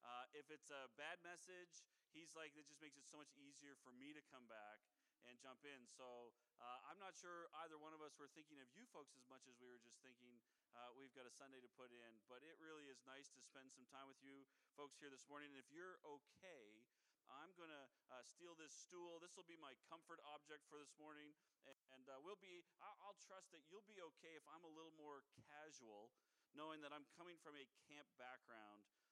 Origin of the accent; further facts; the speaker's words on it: Moncton, New Brunswick, Canada; And my mom and dad, we grew up in Moncton, New Brunswick, and they're still there.